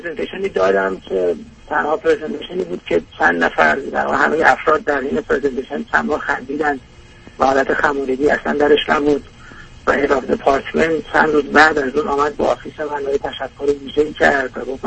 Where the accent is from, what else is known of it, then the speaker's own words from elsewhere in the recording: Iran; moved away as an adult; now in United States; من لیسانس، فوق لیسانس و دکترا رو در رشته مهندسی در ایران خوندم. 5-6 سال هم درس دادم در ایران و الان هم یه چند ماهی که به آمریکا آمدم